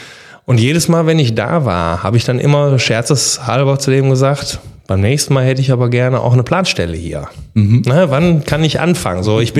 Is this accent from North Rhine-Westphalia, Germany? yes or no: yes; Mülheim, North Rhine-Westphalia, Germany; also born or lived in Essen; ich bin zwar gebürtiger Essener, aber ich bin auch gleichzeitig Essener gefangen im Körper eines Mülheimers, also immer in Mülheim gelebt und wohnte damals noch in Mülheim.